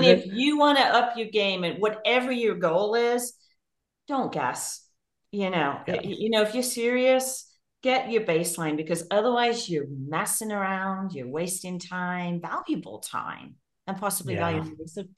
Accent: England, United Kingdom; growing up in England, I love fish and chips.

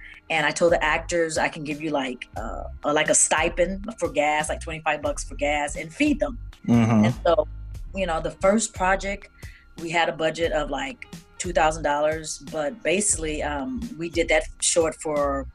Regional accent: Elberton, Georgia, United States; born there; I was born in Georgia, in a small town outside of Athens called Elberton, Georgia. So I'm a country girl at heart.

